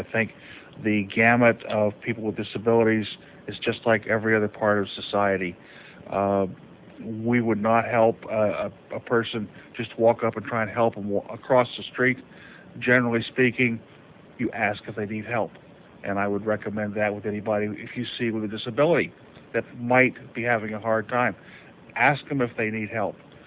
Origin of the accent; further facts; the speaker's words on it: Florida, United States; moved away; Well, a little bit about me. I'm originally from Florida, decided I like this coast a lot better, and got my taste of this area many years ago through the Navy in Monterey.